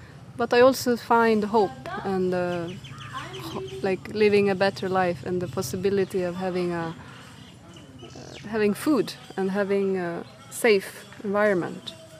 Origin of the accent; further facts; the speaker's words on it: Sweden; English is a second language; Yes, I'm from Sweden and I'm a journalist and filmmaker.